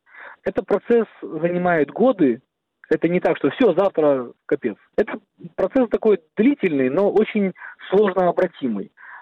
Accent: Krasnoperekopsk, Crimea, Ukraine; я сам из этих районов. Я из Красноперекопска

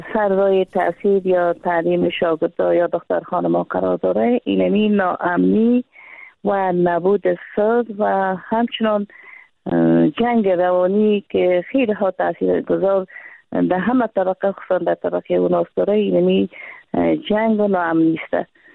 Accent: Afghanistan; ما یک افغان افغانستان، یک زن افغانستان

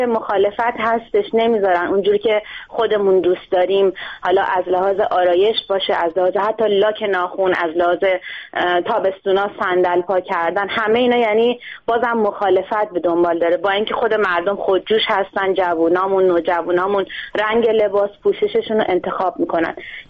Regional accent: Iran; now in Norway; ما خانمای ایرانی که از ایران اومدیم، الان چند سالم هست، حالا بعضی بیشتر بعضی مثل من کمتر، اومدم بیرون

